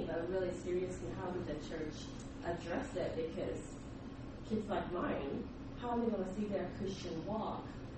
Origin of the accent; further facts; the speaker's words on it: Japan; So I'm not American, so I'm Japanese.